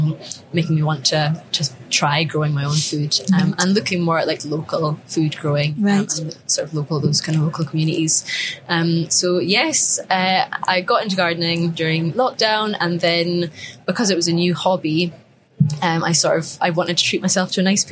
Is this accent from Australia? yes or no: no; Orkney, Scotland, United Kingdom; So my basic story is that I grew up in the Orkney Islands. I live there now still.